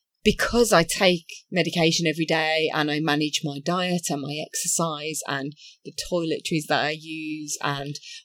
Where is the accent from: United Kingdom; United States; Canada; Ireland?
United Kingdom; I think as British folk, we brush things under the carpet, we put skeletons in the closet